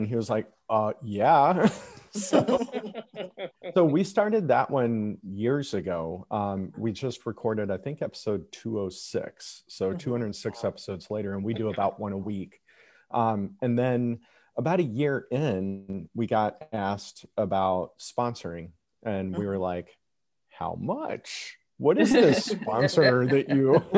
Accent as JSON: {"language": "English", "region": "the South", "country": "United States", "tie": "born or raised there", "said": "Growing up in the South, as an example, I got a very different rendition of history than I think if I'd have grown up in Los Angeles or New York today."}